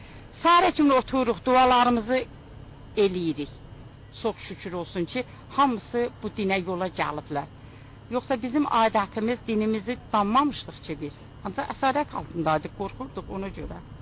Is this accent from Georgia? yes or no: no; Nakhchivan, Azerbaijan; Naxçıvandan gəlmişəm Bakıya, müalicəyə getmişdim. İndi Ramazan ayına görə qadirəm Naxçıvan.